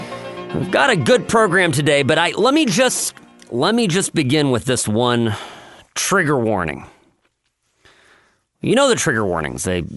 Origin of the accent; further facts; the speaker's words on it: Irvine, California, United States; English is a second language; I'm just a kid that grew up in Irvine to European parents. English is my second language.